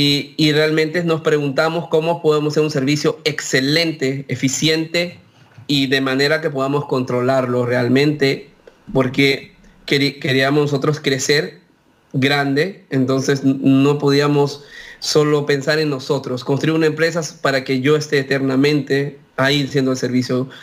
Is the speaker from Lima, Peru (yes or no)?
yes; Lima, Peru; moved away as an adult; now in United States; El nombre de mi empresa es Lion Plumbing and Heating y pues originalmente de Perú, vengo de Lima, Perú, y llegué a los 18 años aquí a los Estados Unidos